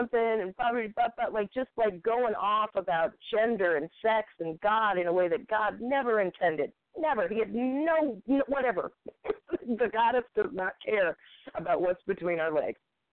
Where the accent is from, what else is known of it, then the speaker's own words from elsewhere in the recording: New Orleans, Louisiana, United States; And see, what people don't know about me is that A, I'm from New Orleans.